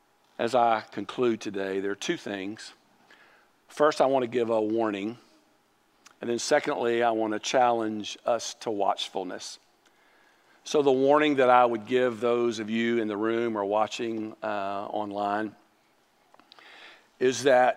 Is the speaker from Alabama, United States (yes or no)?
yes; Mobile, Alabama, United States; I grew up in Mobile, and I don't like Mardi Gras